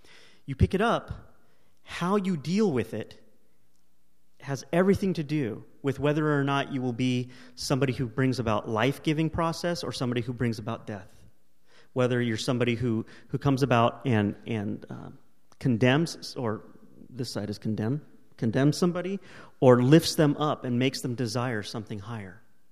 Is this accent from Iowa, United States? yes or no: no; California, United States; I'm from California. We don't have fireflies.